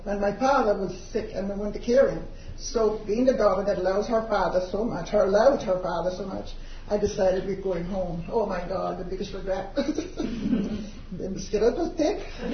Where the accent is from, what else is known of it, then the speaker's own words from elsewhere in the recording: North Side, Cayman Islands; also born or lived in George Town; I was born in Georgetown. I'm from North Side. … I guess people sort of about them because of the nation I was. I lived in North Side until I was 7.